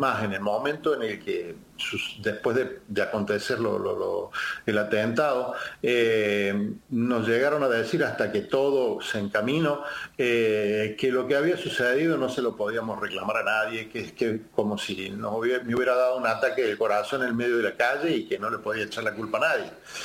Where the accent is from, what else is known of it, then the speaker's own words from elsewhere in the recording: Córdoba, Argentina; also born or lived in Neuquén / La Pampa; yo soy oriundo de Córdoba, yo nací en Córdoba, parte de mi familia todavía vive en Neuquén. Mis padres migraron de Córdoba a Neuquén en el año 82 aproximadamente